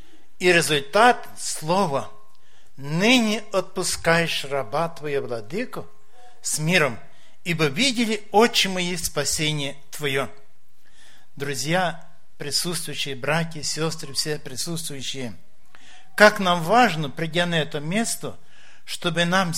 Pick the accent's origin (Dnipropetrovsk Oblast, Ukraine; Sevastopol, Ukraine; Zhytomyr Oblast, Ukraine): Zhytomyr Oblast, Ukraine; Novohrad-Volynskyi; Сам я из Киевского объединения Житомирской области, город Новгород-Волынский.